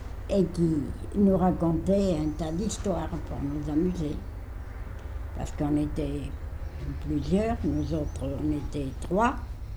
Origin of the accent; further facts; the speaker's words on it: Montézic, Occitanie, France; also born or lived in Paris; Puis, toute jeune, tout bébé, j'ai été élevée dans l'Aveyron